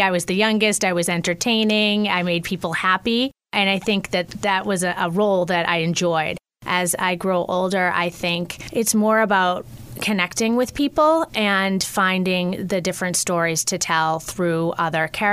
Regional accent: Canton, Massachusetts, United States; I grew up in Canton, Massachusetts.

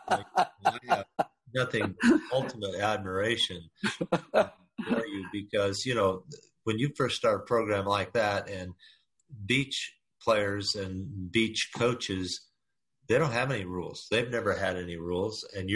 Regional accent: Texas, United States; I came to the Midwest from Texas to play.

